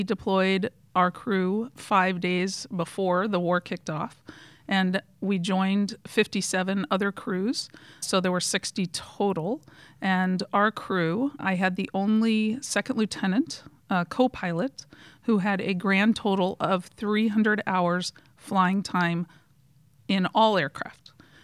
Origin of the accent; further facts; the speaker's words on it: New York City, New York, United States; born there; also born or lived in Vandalia, Ohio; I was born in New York City.